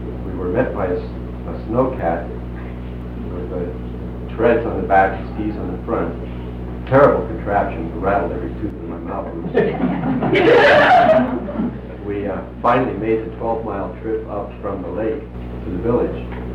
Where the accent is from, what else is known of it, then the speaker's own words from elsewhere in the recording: California, United States; We agreed, of course. We're from California.